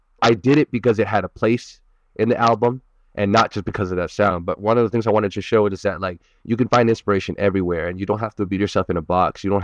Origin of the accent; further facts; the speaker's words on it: California, United States; I was born in the Bay Area. I was grew up in the Bay Area.